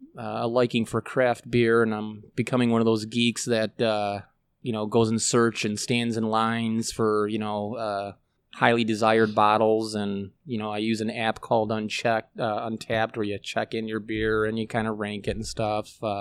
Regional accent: Elmhurst, Illinois, United States; Yep. Northside on Van Auken, 500 block.

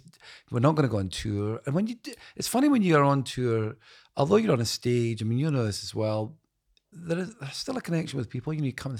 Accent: Dundee, Scotland, United Kingdom; Well, it's become that. It's interesting you ask. I mean, on the last record, I went back to kind of memories I had as a child.

